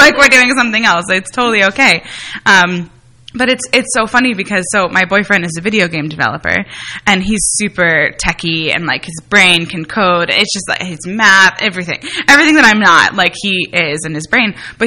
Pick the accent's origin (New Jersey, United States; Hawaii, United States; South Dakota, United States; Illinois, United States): New Jersey, United States; I'm from Jersey too, so forget it.